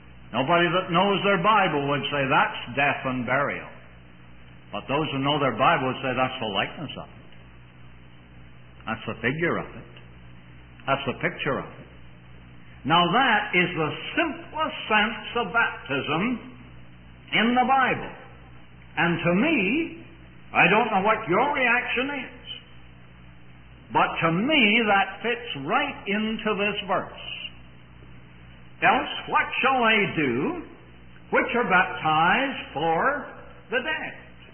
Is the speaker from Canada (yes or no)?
yes; Canada; born there; I was born in Canada, so I do not know from experience just how they talk on the other side of the water